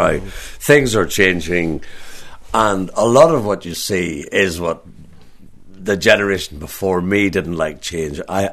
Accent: Belfast, Northern Ireland, United Kingdom; I'm from Belfast, not very far away

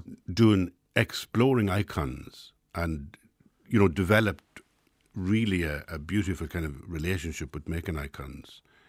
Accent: Ireland; You know, we do that as Irish as well. We think we're absolutely wonderful at everything, yeah.

